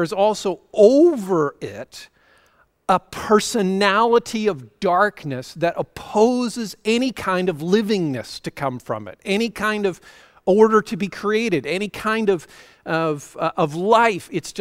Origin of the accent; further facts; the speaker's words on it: Canada; as a Canadian, growing up in a fairly mountainous area, I guess you'd call it part of the world